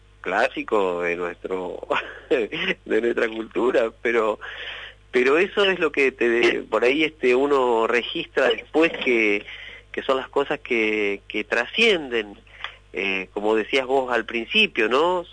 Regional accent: Gualeguay, Entre Ríos, Argentina; also born or lived in Paraná; Yo las aprendí acá en Concepción del Uruguay, yo soy de Gualeguay, viví en Paraná, conozco mi Entre Ríos, conozco mi región.

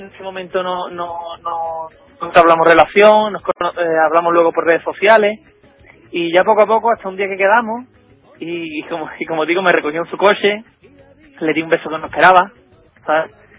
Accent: Seville, Andalusia, Spain; yo soy de Sevilla.

